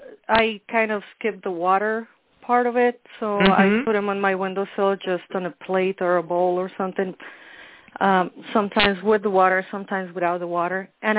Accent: Mexico City, Mexico; Yeah, I am originally from Mexico City

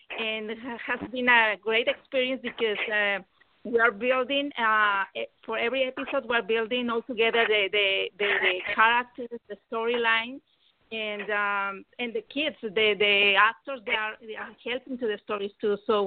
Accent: Mexico; English is a second language; now in Miami, United States; Well, I didn't see it because I'm from Mexico. I moved later, so I didn't see it

